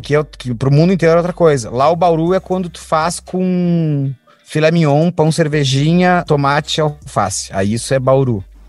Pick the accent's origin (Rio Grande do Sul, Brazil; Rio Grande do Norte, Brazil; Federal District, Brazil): Rio Grande do Sul, Brazil; Pelotas; eu me criei em Pelotas, tá? Que é uma cidade que tem... Pelotas, nos áureos tempos, tinha 198 trailers lado a lado, assim